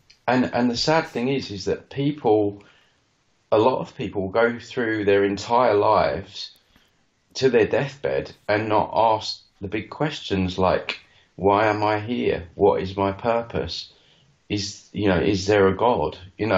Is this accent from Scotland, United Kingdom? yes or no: no; East of England, United Kingdom; and I come back to my hometown down here in Essex, which is near London, east of London.